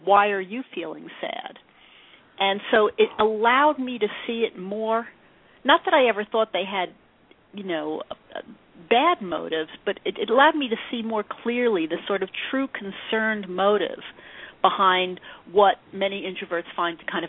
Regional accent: New York City, New York, United States; now in Texas, United States; By the way, I moved from New York City to Texas. So for me, New York City is let it all hang out.

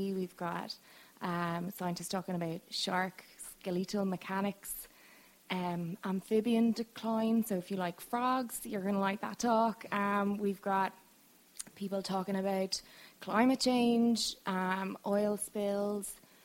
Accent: Ireland; now in Tampa, United States; So I'm Irish, in case you didn't

